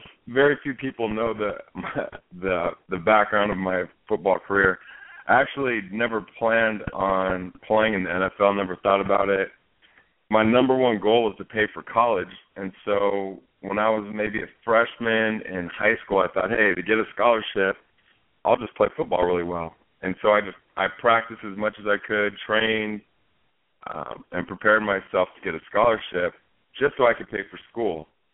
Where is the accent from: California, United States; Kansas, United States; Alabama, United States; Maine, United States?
California, United States; Torrance; I grew up in Torrance, California, and I didn't move from there.